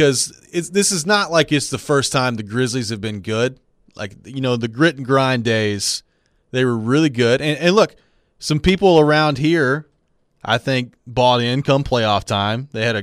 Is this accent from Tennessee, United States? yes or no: yes; Jackson, Tennessee, United States; I will say I'm from Jackson, about 50 minutes away from Memphis, and the biggest team here is the Warriors by a long shot.